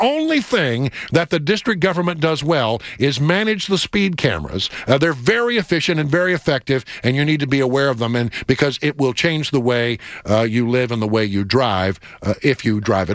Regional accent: Texas, United States; also born or lived in Alabama; now in Washington, United States; And I come from Texas, and I had, in between Texas and D.C., had lived in actually in the southernmost part of Alabama, where people are incredibly friendly.

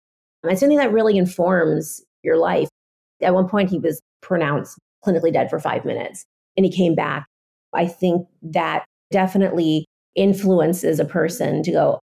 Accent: San Fernando Valley, California, United States; I grew up in the San Fernando Valley. I was raised primarily by my father.

